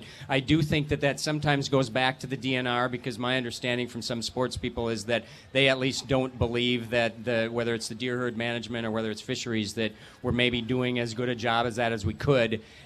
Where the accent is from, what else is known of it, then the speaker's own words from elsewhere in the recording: Detroit Lakes, Minnesota, United States; I fished a lot when I was a kid. I grew up in Detroit Lakes, but I haven't done much of that lately.